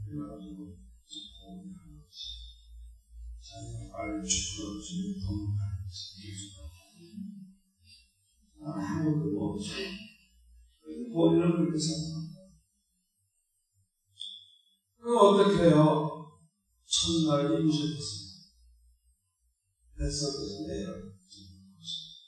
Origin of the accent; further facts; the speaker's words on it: Seoul, South Korea; 나는 서울 사람이고